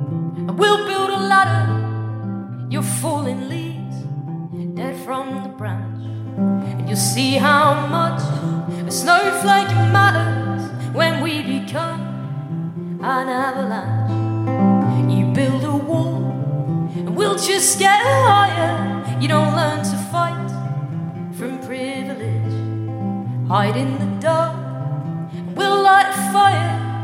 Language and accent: English; United Kingdom; I'm from Britain.